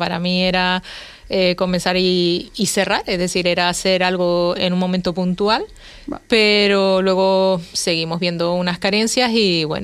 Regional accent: Canary Islands, Spain; Bueno, yo soy una majorera más de la isla.

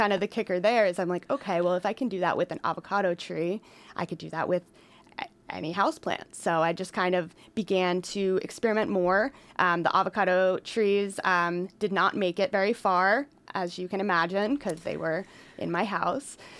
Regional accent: Pennsylvania, United States; moved away; I'm actually originally from Pennsylvania, and I kind of did a lot of traveling on the West Coast and eventually really decided I fell in love with Oregon, and that was where I wanted to be.

